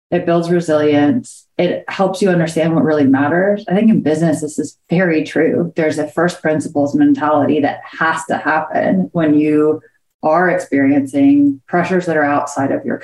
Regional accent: New Jersey, United States; I grew up in New Jersey.

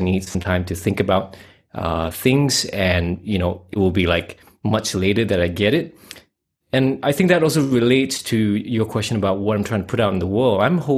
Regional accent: Singapore; moved away as an adult; now in Australia; You know, when I think about my history, you know, I'm 42. I come from Singapore. I'm a Asian Chinese. I got out of there about 2010, and I'm now living in Western Australia.

